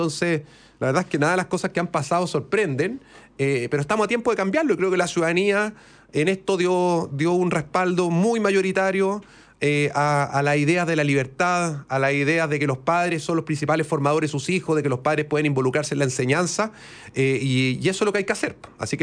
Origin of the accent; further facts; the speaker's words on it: Ovalle, Coquimbo, Chile; Yo soy del norte, soy de Ovalle, lo dije hace un ratito, ¿cierto?